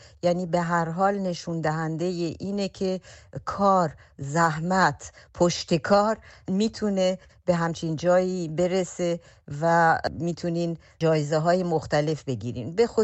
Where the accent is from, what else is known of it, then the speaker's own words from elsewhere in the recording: Iran; moved away as an adult; now in Belgium; من تمام بچگیمو در ایران گذروندم، دبستان دبیرستانمو در ایران بودم، بعد برای دانشگاه به بلژیک اومدم و بعدش هم به انقلاب رسید و من در بلژیک موندم. در نتیجه بیشتر زندگیمو در بلژیک گذروندم.